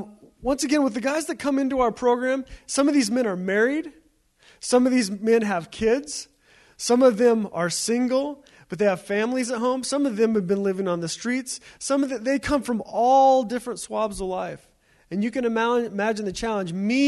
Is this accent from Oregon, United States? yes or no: yes; Eugene, Oregon, United States; once again, I'm from Eugene, Oregon, so that's new to me personally, just the amount of snow and how cold it is.